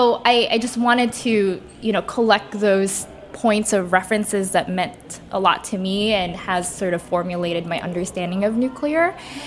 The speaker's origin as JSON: {"language": "English", "country": "Philippines", "tie": "born or raised there", "said": "I grew up in the Philippines. We don't have nuclear power"}